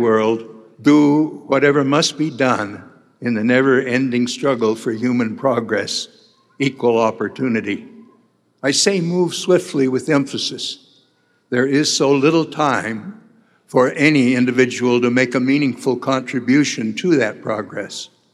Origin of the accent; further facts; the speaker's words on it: Park City, Utah, United States; to make my hometown, Park City, the wealthiest per capita in the state